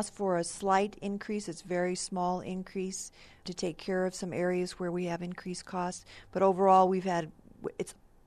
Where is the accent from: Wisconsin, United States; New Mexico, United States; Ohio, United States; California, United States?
New Mexico, United States; Hagerman; I did. I grew up in Hagerman.